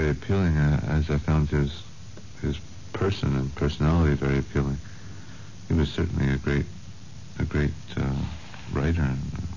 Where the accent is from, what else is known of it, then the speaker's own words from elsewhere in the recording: Montreal, Quebec, Canada; I grew up in the English minority, which at that time was very isolated from the French majority.